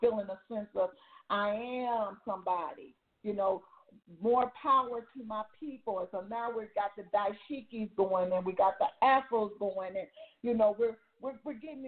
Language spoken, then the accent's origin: English; Los Angeles, California, United States; So the words I heard growing up, you know, and considering where I grew up in South Central, there was a lot of heat going on.